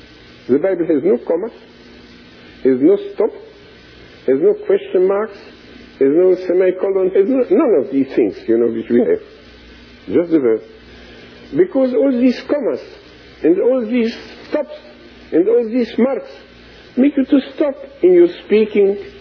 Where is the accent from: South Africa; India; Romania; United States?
Romania; English is a second language; I come from Romania.